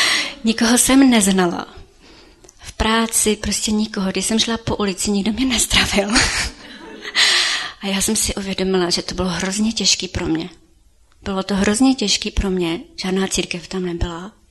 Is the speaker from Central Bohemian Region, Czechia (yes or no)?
no; Ústí nad Labem, Ústí nad Labem Region, Czechia; now in Varnsdorf, Czechia; Já jsem se stěhovala ve svých 22 letech, jsem se vdala a stěhovala jsem se z Ústí nad Labem do Varnsdorfu za svým manželem. A stěhovala jsem se z města, kde jsem vyrostla.